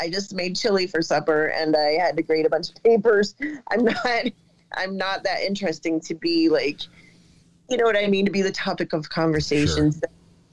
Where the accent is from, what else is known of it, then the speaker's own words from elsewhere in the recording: Ohio, United States; I'm just a normal person. I'm a teacher from Ohio.